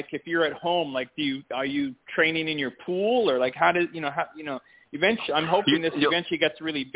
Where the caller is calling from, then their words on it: Los Angeles, California, United States; Yeah, hey … from Los Angeles.